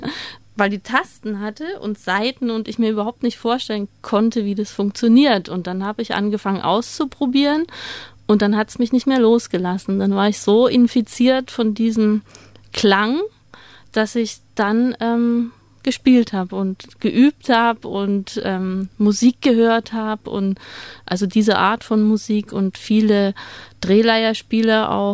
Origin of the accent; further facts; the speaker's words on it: East Germany, Germany; now in Tübingen, Germany; also ich bin im Osten aufgewachsen, bin nach der Wende dann nach Tübingen gekommen